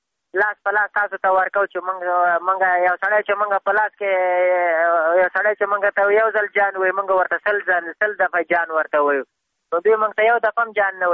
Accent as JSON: {"language": "Pashto", "country": "Afghanistan", "said": "بس خو موږ هم د افغانستان بچیان یو، د افغانستان معلولین یو."}